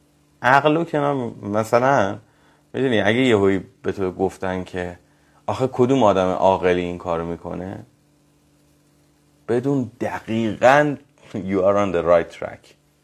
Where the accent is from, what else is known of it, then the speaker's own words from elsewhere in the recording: Tehran, Tehran Province, Iran; moved away as an adult; now in Mashhad, Iran; من مشهد رو بیشتر دوست داشتم، با اینکه از 3 سالگی تا 36 سالگی تا 34 سالگی تهران بودم، یعنی 31 سال زندگی من تهران بودم،